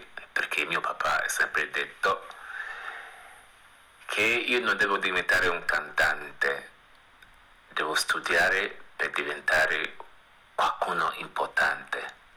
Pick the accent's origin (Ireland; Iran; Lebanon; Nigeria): Nigeria; Italian is a second language; now in Italy; Sono nato in West Africa, Nigeria. Perciò vengo dalla Nigeria. Però vivo qua in Italia da parecchi anni.